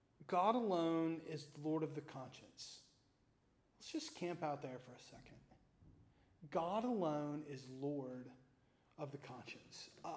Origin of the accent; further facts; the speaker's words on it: United States; I don't know if you know this, but I'm an American.